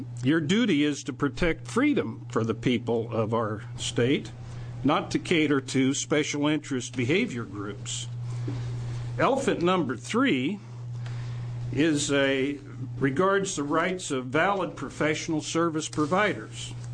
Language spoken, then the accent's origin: English; Oregon, United States; I'm from Clackamas County.